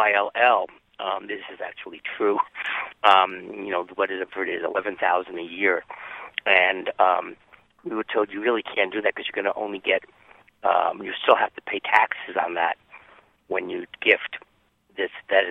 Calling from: Illinois, United States; Illinois.

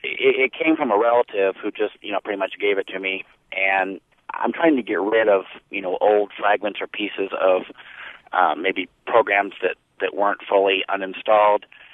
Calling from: Indianapolis, Indiana, United States; I'm calling from Indianapolis.

